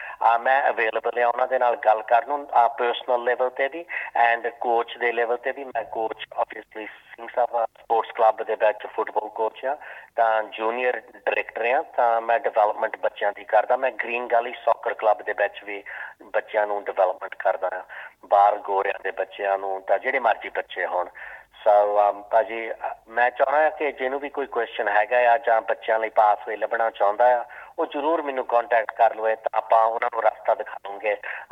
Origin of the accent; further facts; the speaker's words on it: Talwan, Punjab, India; ਪਿੰਡ ਹੈਗਾ ਸਾਡਾ ਤਲਵਣ, ਉਹ ਉੱਦਾਂ ਅਸੀਂ ਬੈਲਗੇ ਦੇ ਹਾਂ, ਤਲਵਣ ਪਿੰਡ ਹੈਗਾ ਆ ਨੂਰ ਮਹਿਲ ਤੋਂ 11-9 ਕਿਲੋਮੀਟਰ ਸਾਊਥ ਪੈਂਦਾ ਆ, ਤਾਂ ਜਲੰਧਰ ਡਿਸਟ੍ਰਿਕਟ ਦੇ ਵਿੱਚ ਪੈਂਦੇ ਹਾਂ ਅਸੀਂ।